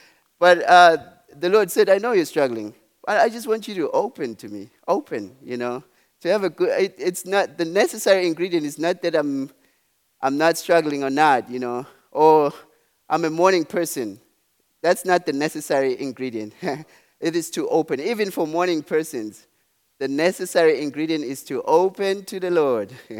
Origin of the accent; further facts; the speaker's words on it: Eswatini; now in Norman, United States; I live in Norman right now, but I'm originally from Swaziland, Southern Africa.